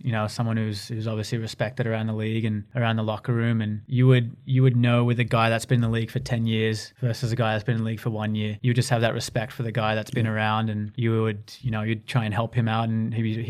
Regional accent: New South Wales, Australia; My wife and I, we're from the Shire, so we hang out there.

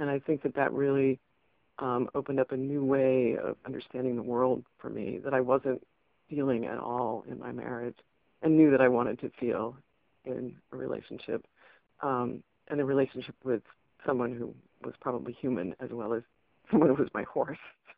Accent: Massachusetts, United States; moved away as an adult; also born or lived in Richmond, Indiana; It's about when I moved from Massachusetts, where I'm from, to East Central Indiana and took a job in a rose growing greenhouse.

